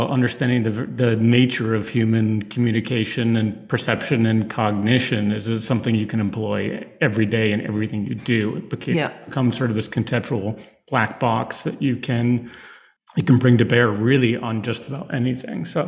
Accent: Massachusetts, United States; I grew up in Massachusetts, and I think passion for art has always been there.

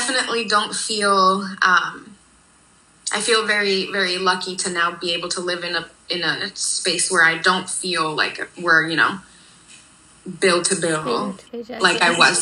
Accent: Houston, Texas, United States; also born or lived in Santa Barbara; now in Philadelphia, United States; I grew up in Houston, mm-hmm. until I was 14, mm-hmm. and then did high school with you in Santa Barbara.

